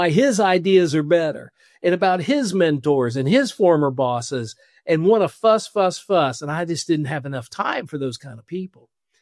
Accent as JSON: {"language": "English", "town": "Columbus", "region": "Ohio", "country": "United States", "tie": "born or raised there", "said": "someone right here in my hometown in Columbus, Ohio"}